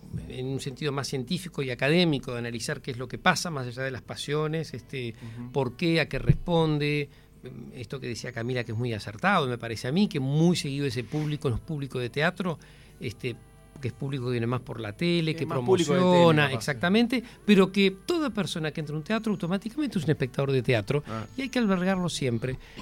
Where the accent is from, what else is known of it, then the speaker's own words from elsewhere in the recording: Montevideo, Uruguay; Fui formado por los jesuitas, pero no en el seminario. Nosotros somos de Prado, Escuela Bélgica, Liceo 18, Liceo Bausá, arriba el Prado, a muerte el Prado.